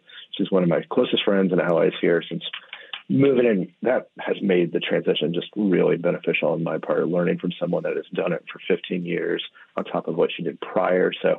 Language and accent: English; Midwest, United States; I grew up in the Midwest. I love the warm weather.